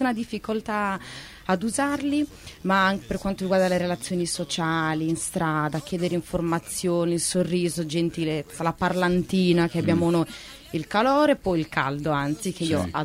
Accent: Fonni, Sardinia, Italy; also born or lived in Nuoro; Io sono nata a Nuoro, centro Sardegna, quindi sono dalla parte della montagna, non della spiaggia. Però io sino all'adolescenza ho vissuto a Fonni, sempre centro Sardegna, del paesino più alto della Sardegna.

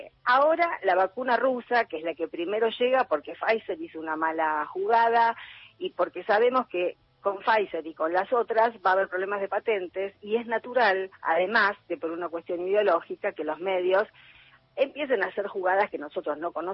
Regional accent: Quilmes, Buenos Aires Province, Argentina; sobre todo los que somos de Quilmes.

